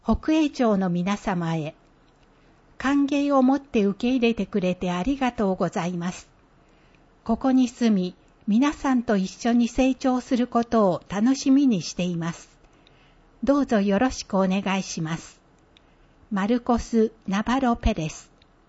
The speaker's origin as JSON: {"language": "Japanese", "country": "United States", "tie": "born or raised there", "also_born_or_lived": "Puerto Rico", "second_language": "Japanese", "said": "生まれはプエルトリコで、アメリカで育ちました。プエルトリコではスペイン語を使っていました。"}